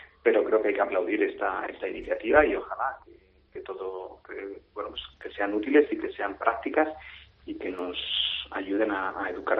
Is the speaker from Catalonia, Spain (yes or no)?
no; Region of Murcia, Spain; now in Madrid, Spain; yo como murciano, que lo soy, aunque vivo en Madrid